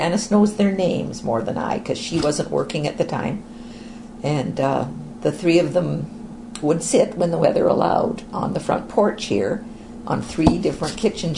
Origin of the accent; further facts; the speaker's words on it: Hamilton, Ontario, Canada; I'm from Hamilton, but both Mr. and Mrs. Potts were Toronto people